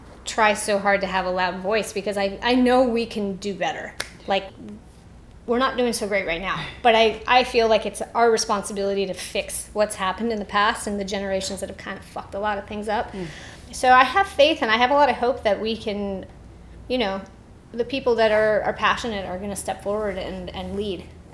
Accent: Midwest, United States; I'm a white girl and I'm from the Midwest

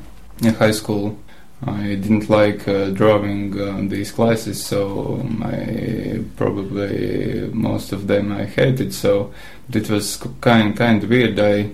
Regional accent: Madona, Latvia; English is a second language; I'm originally from Maduena. It's about 280 kilometers from Riga, and small town. There is living about 10,000 people.

